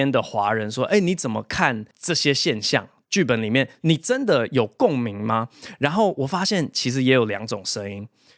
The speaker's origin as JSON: {"language": "Chinese", "country": "Taiwan", "tie": "born or raised there", "also_born_or_lived": "United States", "moved": "as an adult", "said": "我是台湾出生，2岁的时候被爸妈带去美国，然后8岁快9岁的时候回台湾，从9岁之后一直在台湾长大，直到研究所的时候才又出国念书这样。所以我自己的族群认同，我会觉得我蛮台湾的。"}